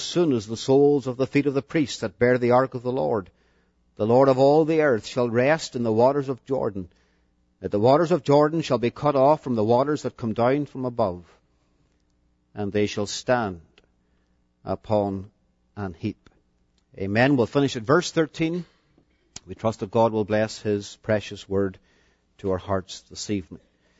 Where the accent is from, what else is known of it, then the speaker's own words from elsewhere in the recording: Londonderry, Northern Ireland, United Kingdom; I'm not an American. I was born and brought up in the city of Londonderry in Northern Ireland.